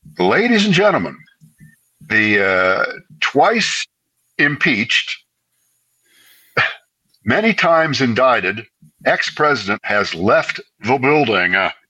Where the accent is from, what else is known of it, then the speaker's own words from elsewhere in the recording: United Kingdom; I'm Brit.